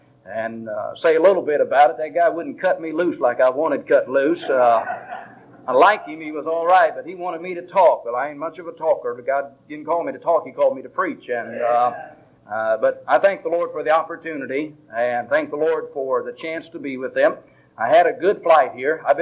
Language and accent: English; Ohio, United States; accent: Southern drawl; I'm originally from Ohio, but I've been down south so long, people say I speak with a southern drawl.